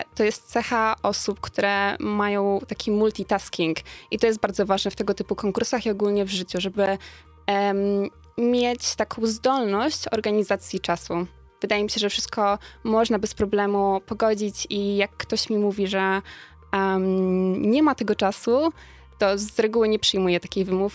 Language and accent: Polish; Lower Silesian Voivodeship, Poland; Jestem jedną finalistką z Dolnego Śląska i reprezentuję, mam zaszczyt reprezentować województwo dolnośląskie, jak i Wrocław.